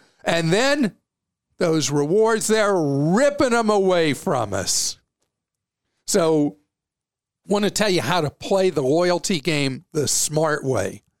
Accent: the South, United States; I'm a Southerner, so I just don't get the Dunkin' Donut kind of donut

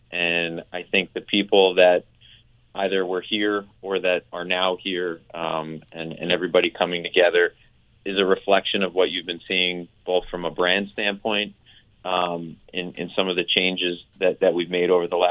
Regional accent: New York, United States; As a lifelong New York Giants fan, because I grew up in New York

